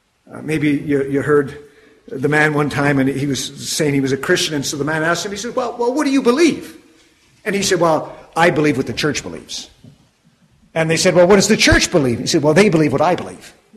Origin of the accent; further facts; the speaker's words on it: Canada; there was something that identified me as being a Canadian. I didn't even say A once